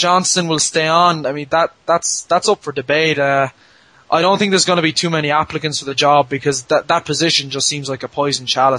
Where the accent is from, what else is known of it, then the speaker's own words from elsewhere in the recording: Ireland; I suppose it's hard for me, it's hard for us as Irish fans to be objective about this.